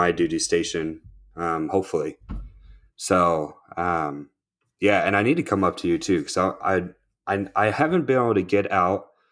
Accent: Alaska, United States; But I'm from Alaska and I still have my Alaskan phone number.

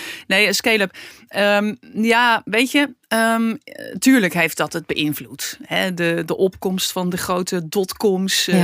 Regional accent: Netherlands; Dus wij hebben blijkbaar toch een soort, als Hollanders, een soort... hoe noem je dat?

